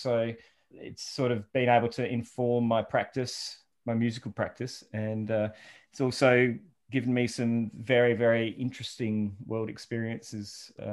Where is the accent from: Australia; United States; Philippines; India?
Australia; Adelaide, South Australia; But I guess, I grew up in Adelaide and life really changed for me when I picked up a guitar.